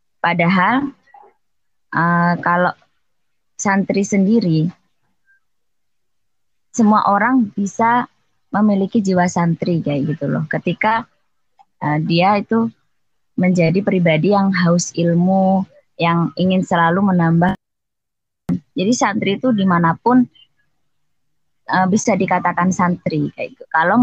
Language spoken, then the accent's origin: Indonesian; Banyuwangi, East Java, Indonesia; now in Purwokerto, Indonesia; Asalnya Banyuwangi.